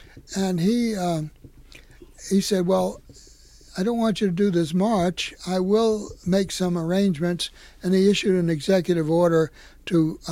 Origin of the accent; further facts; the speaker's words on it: Boston, Massachusetts, United States; I mean, when I was a kid growing up in Boston, I said, what is this story of the Civil War?